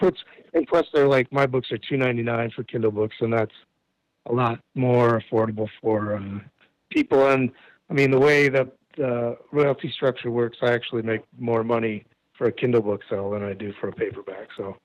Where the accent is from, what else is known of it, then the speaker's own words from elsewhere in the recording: Lake Park, Iowa, United States; I grew up in Lake Park, which is, as you know, it's 15 miles from Arnold's Park where the Tipsy House is.